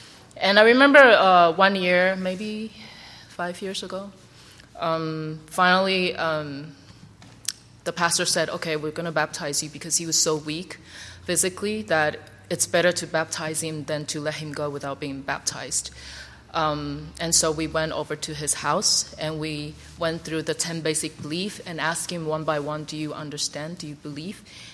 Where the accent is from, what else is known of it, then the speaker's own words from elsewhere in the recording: Dominican Republic; I guess some of you guys probably know that I'm from the Dominican Republic. And although I grew up there, and I've lived there for many years